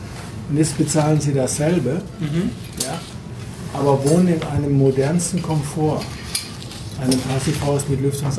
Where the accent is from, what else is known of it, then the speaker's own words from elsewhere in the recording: Freiburg, Baden-Württemberg, Germany; ich nehme jetzt ein Beispiel aus Freiburg, meiner Heimat